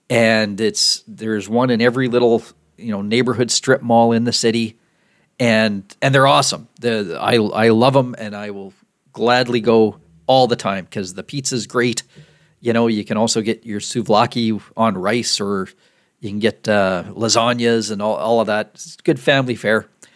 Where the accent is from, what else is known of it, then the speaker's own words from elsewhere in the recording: Regina, Saskatchewan, Canada; it's been like that since I was a kid in the 70s growing up in Regina.